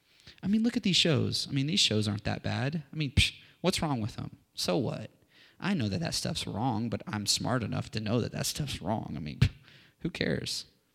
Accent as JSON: {"language": "English", "region": "Virginia", "country": "United States", "said": "Okay, I know we're from Virginia, but the answer is orange."}